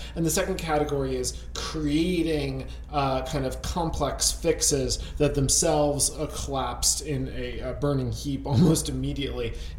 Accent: Connecticut, United States; especially my home state of Connecticut, they are bankrupt for all intents and purposes

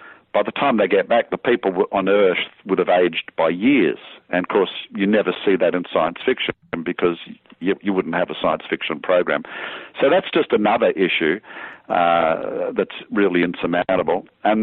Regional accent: Australia; I come from Australia, so you know, I'm used to doing a lot of surfing.

